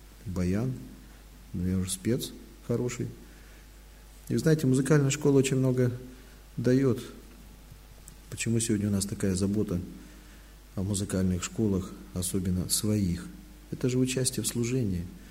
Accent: Mezhdurechensk, Kemerovo Oblast, Russia; also born or lived in Altai Krai; now in Belarus; Ну, жили в Кузбассе, Кемеровская область, город Междуреченск, там, где шахтеры бастовали в свое время. Родился в Алтайском крае, потом туда переехали.

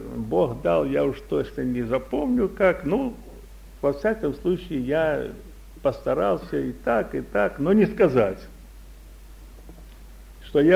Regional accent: Russia; Я из России.

